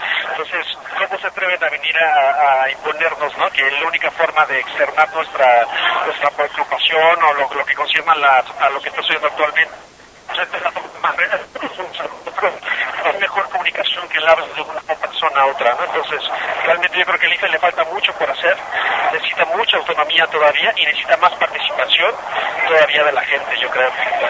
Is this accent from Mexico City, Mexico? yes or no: no; Toluca, State of Mexico, Mexico; Nosotros venimos de Toluca, Estado de México. Venimos desde allá